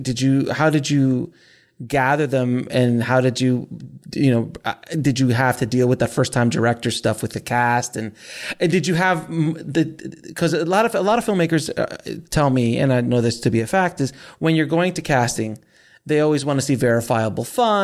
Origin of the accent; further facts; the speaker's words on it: New York, United States; also born or lived in Miami; I mean, I came from a middle to lower middle class, you know, growing up in New York and Miami and all these kind of places.